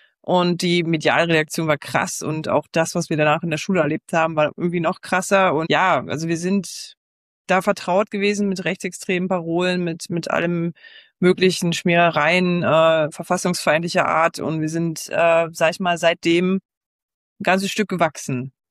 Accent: Brandenburg, Germany; ich komme zwar ursprünglich auch aus der Region hier im Südbrandenburg

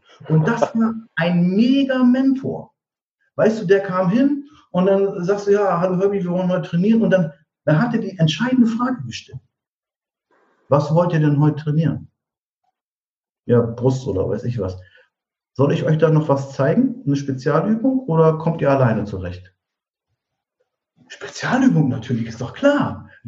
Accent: Diepholz, Lower Saxony, Germany; in dem Ort, aus dem ich komme, aus Niedersachsen, Diepholz heißt das, zwischen Bremen und Osnabrück

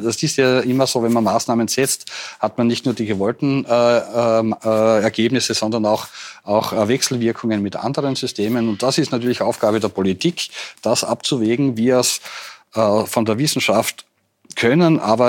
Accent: Austria; bei uns in Österreich

